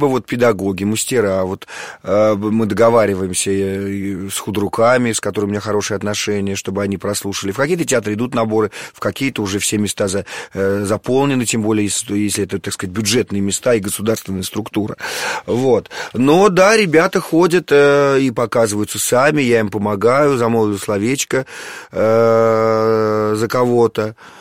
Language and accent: Russian; Moscow, Russia; Но я родился в Москве, я коренной москвич.